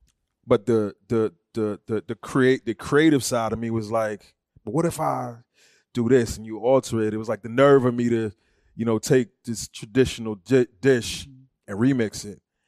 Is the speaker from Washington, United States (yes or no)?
no; Brooklyn, New York, United States; I'm from Brooklyn, though. I don't know. I definitely got something to do with where I came from, how I was raised.